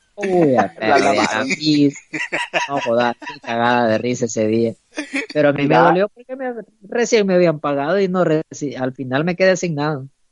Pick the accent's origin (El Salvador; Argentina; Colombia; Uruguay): El Salvador; Pero como somos salvadoreños, lo que no hay, papá, se inventa.